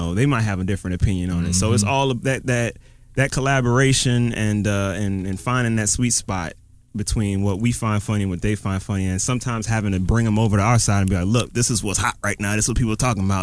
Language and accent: English; Miami, Florida, United States; cause you know, I'm from Miami.